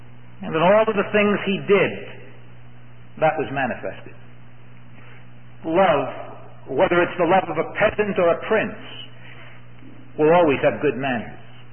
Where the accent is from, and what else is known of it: New York City, New York, United States; born or raised there